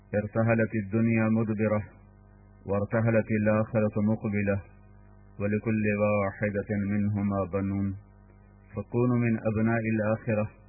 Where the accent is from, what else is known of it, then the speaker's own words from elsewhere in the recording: Pakistan; born there; نہ میں اپنی طاقت سے بنا، نہ آپ اپنے ارادے سے بنے، نہ میں پاکستان میں پیدا ہوا